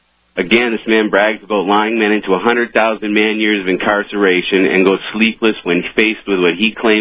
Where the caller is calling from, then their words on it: Windsor, Ontario, Canada; Windsor, Canada.